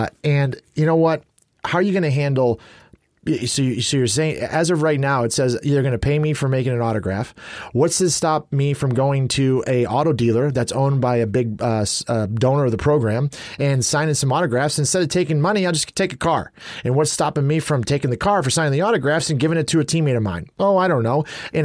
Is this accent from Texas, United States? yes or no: no; New Lenox, Illinois, United States; I grew up in New Lenox.